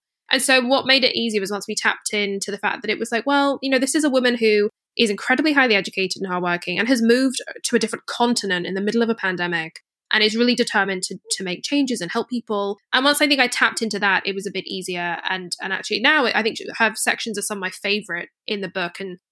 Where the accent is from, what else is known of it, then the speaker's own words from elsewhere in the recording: Scotland, United Kingdom; I grew up in Scotland